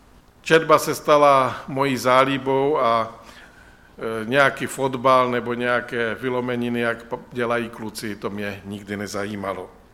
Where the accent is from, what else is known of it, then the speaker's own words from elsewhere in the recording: Michálkovice, Moravian-Silesian Region, Czechia; Jako dítě jsme bydleli v Michálkovicích v rodinném domku a měli jsme výhodu, že hned za zahradou byl les.